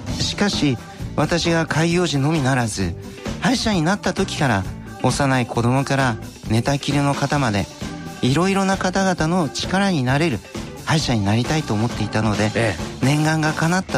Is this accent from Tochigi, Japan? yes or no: yes; Tochigi, Japan; そうなんです、栃木なんですね。